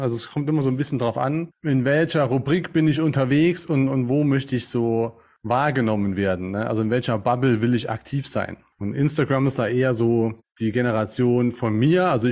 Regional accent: St. Wendel, Saarland, Germany; Ich komme aus St. Wendel hier im schönen Saarland.

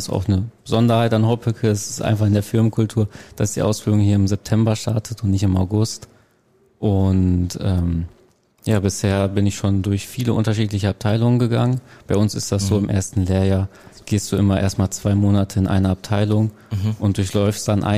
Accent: Olsberg, North Rhine-Westphalia, Germany; also ich komme jetzt aus Olsberg

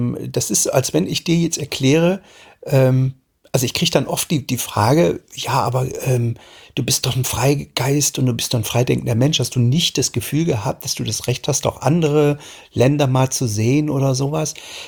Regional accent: Germany; ich bin ja in der DDR aufgewachsen

